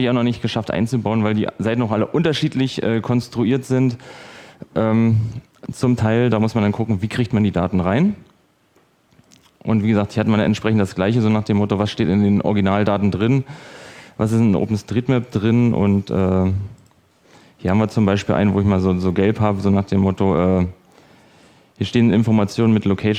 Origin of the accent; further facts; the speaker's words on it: Berlin, Germany; Ich bin aus der Berliner Gegend.